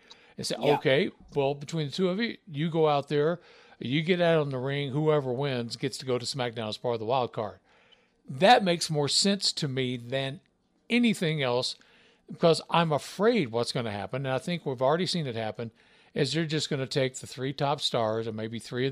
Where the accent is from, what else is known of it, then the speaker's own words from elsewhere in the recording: Deep South, United States; you and I grew up in the Deep South